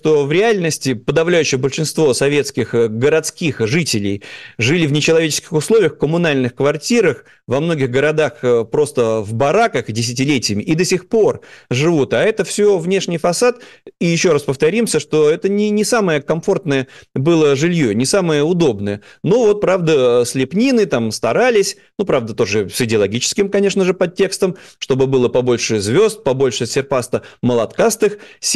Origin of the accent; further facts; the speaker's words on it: Saint Petersburg, Russia; И здесь вот, ну, в нашем случае, так как мы петербуржцы, любопытно вот продемонстрировать.